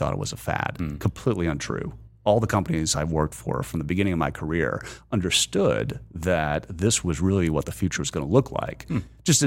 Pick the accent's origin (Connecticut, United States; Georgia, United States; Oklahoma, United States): Georgia, United States; Proximity. Growing up in Georgia, there was